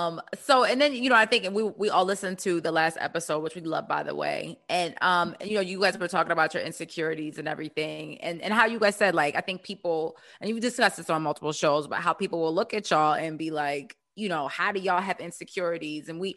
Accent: Baltimore, Maryland, United States; we're from Baltimore, over West.

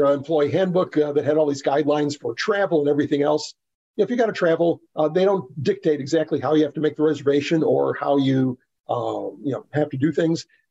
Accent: Texas, United States; Meat. Hey, I'm from Texas. Got to have barbecue.

